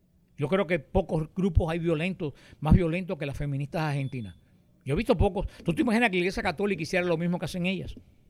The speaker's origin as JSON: {"language": "Spanish", "country": "Cuba", "moved": "yes", "said": "en lo que aquí cuando yo llegué de Cuba, un señor me lo regaló"}